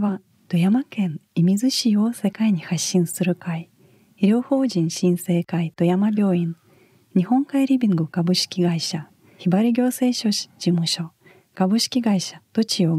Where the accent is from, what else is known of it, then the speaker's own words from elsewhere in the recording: Primorsky Krai, Russia; 私、まあ、ロシア生まれ沿海地方なんですけれども